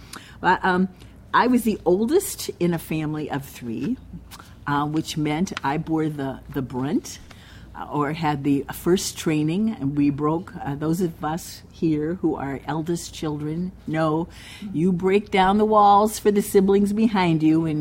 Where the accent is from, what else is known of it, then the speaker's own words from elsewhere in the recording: Erie, Pennsylvania, United States; we grew up in Erie, Pennsylvania, so straight up on Lake Erie.